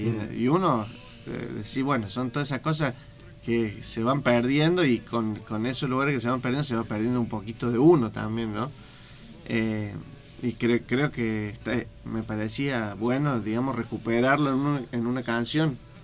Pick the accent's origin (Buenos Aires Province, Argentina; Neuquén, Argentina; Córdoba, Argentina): Córdoba, Argentina; Yo nací en Barrio General Paz, después viví 3 años en San Vicente, bueno, como verán.